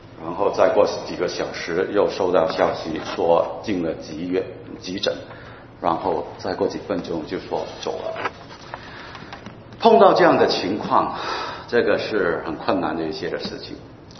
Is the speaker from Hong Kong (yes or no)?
yes; Hong Kong; 我在香港我是从香港来的